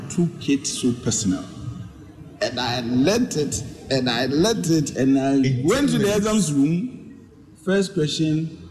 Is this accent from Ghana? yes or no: yes; Ghana; But technically, I'm a Fantiman.